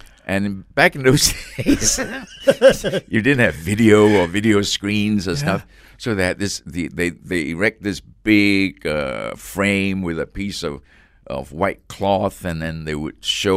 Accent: Ipoh, Perak, Malaysia; 1947, when I was born, I actually don't have any memories of Ipoh, of my childhood, until I was about five or six. Mm. Then my earliest memory about Ipoh was the People's Progressive Party.

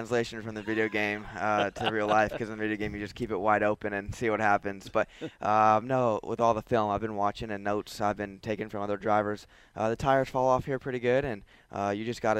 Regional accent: Las Vegas, Nevada, United States; Yeah, I'm just a city kid that moved to the South. I was kind of lost a couple years ago, but born and raised in Las Vegas my whole life.

